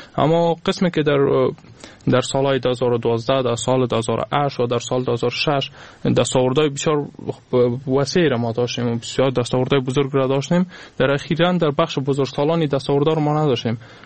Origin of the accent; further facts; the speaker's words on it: Afghanistan; ما از افغانستان هستم، از مردم افغانستان هستم.